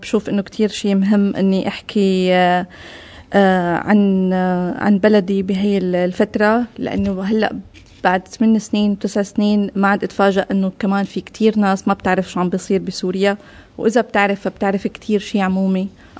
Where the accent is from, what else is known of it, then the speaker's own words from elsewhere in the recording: Syria; English is a second language; I'm from Syria